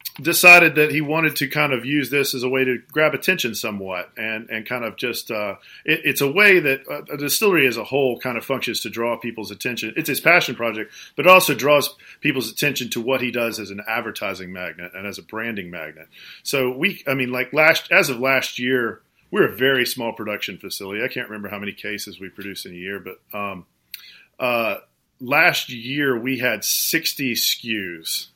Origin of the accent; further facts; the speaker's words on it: Georgia, United States; moved away as an adult; Yeah, I was born and raised in Georgia. Southerner by birth, got to move to New England about 11 years ago.